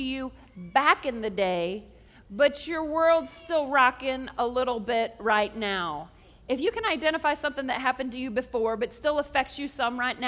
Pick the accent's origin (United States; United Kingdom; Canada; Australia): Canada; born there; I was born in Canada